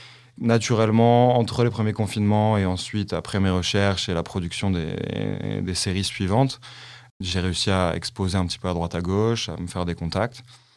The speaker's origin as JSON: {"language": "French", "country": "France", "said": "Je suis français, ouais. Je divise mon temps du coup entre Paris et Bordeaux"}